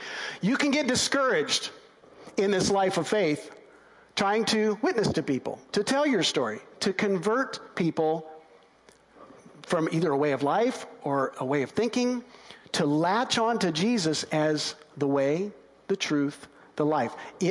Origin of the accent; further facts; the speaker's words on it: Midwest, United States; I grew up in the Midwest, the Bible Belt, a family who practiced Christianity not as a way to make God happier, but as an expression of faith.